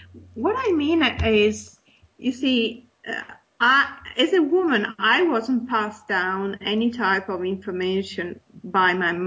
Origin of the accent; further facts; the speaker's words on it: Italy; English is a second language; I grew up in Europe, so in Italy, so let's call the Western world.